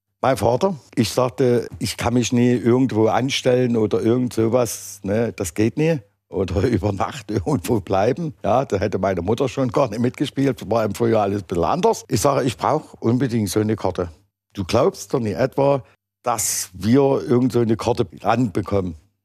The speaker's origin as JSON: {"language": "German", "town": "Dresden", "region": "Saxony", "country": "Germany", "said": "ich als Dresdner erleben durfte"}